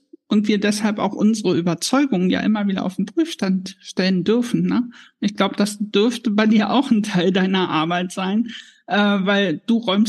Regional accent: Harz, Germany; born there; Also ich bin aus dem Harz gebürtig, wo zwischen den Dörfern wirklich noch so eine Rivalität war.

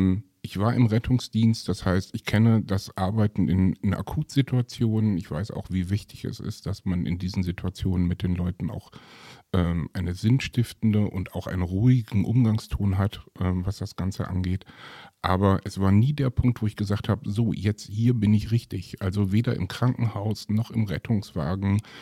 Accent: Witten, North Rhine-Westphalia, Germany; Ich bin 47 Jahre alt, ich komme aus Witten

